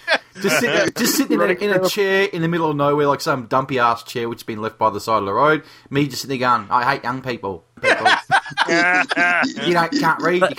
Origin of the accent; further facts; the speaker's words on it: Australia; just for us Australians here, what is Vice Noisy?